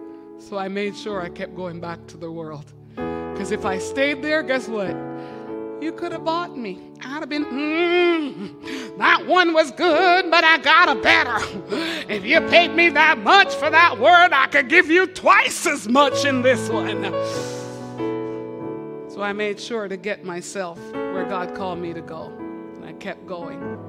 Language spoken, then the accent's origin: English; Montreal, Quebec, Canada; My parents, when we were growing up in Montreal, said, you will not go to that church.